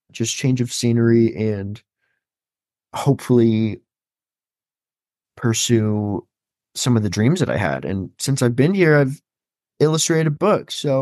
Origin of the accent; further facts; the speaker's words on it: Oregon, United States; now in New York, United States; I'm from Southern Oregon. I currently live in New York in Queens.